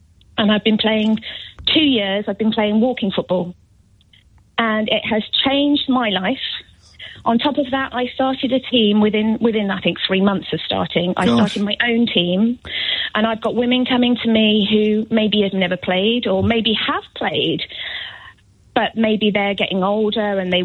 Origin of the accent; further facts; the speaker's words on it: Birmingham, West Midlands, United Kingdom; I feel more myself. I grew up in Birmingham.